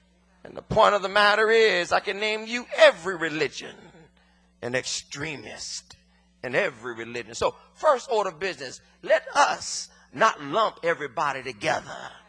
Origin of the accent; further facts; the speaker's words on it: California, United States; But I'm from California.